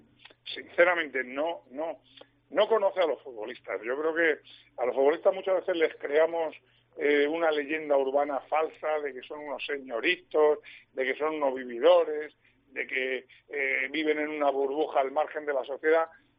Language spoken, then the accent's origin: Spanish; Andalusia, Spain; si ya tengo frío cuando voy a mi pueblo en Córdoba, imagínate cuando vaya al tuyo.